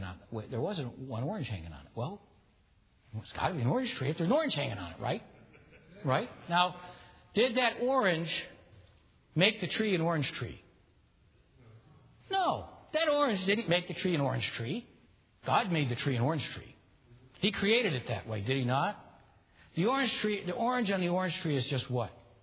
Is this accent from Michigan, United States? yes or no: yes; Michigan, United States; And, of course, I'm a kid from Michigan.